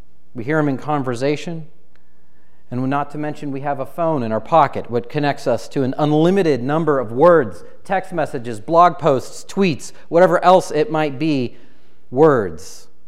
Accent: Midwest, United States; also born or lived in Southwest, United States; I grew up in the Midwest. I've also lived in the Southwest.

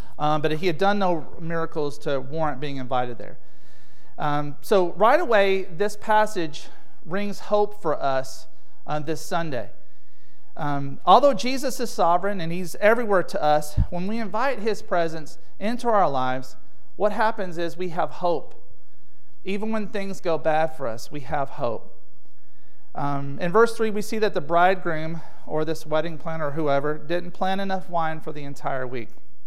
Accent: Alabama, United States; I would never do that in the South. I'm from Alabama.

